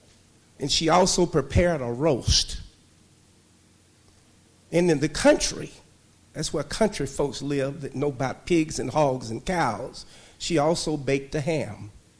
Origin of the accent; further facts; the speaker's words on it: Arkansas, United States; excuse me, I'm from Arkansas, from the outskirts